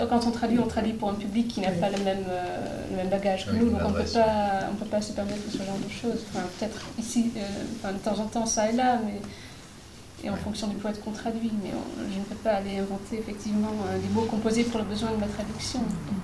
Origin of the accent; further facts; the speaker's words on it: France; also born or lived in Netherlands; Moi, je suis néerlandaise, j'ai grandi en France, donc voilà, j'ai cette double culture en moi